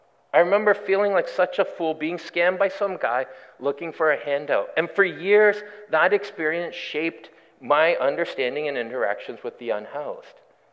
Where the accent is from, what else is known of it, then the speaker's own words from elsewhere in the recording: Ontario, Canada; now in Vancouver, Canada; I grew up mostly in Ontario before I moved out here to go to Regent College for seminary.